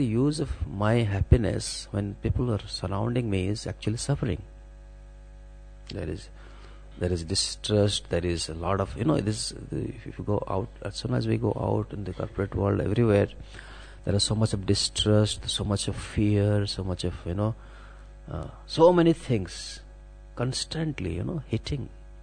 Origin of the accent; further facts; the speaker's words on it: India; Like, I'm from India, so the tendency is there to go without ticket.